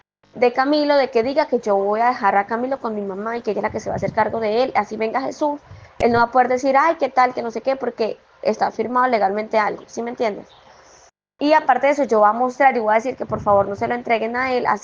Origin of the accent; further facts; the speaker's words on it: Venezuela; soy venezolana, que no tengo mi cédula ahorita